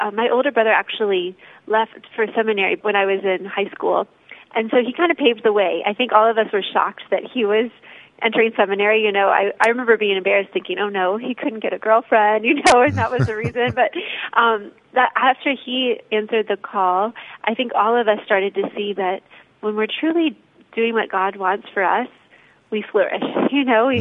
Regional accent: Lexington, Kentucky, United States; I grew up in Lexington, Kentucky, and grew up to a Catholic family, was raised Catholic.

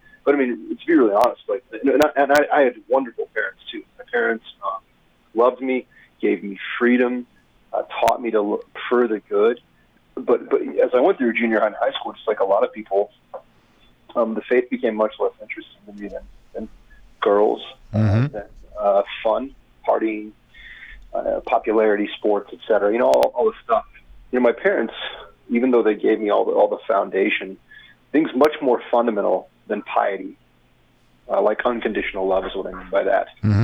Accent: Wichita, Kansas, United States; I'm from a wonderful diocese, actually, Wichita, Kansas. Is my home diocese

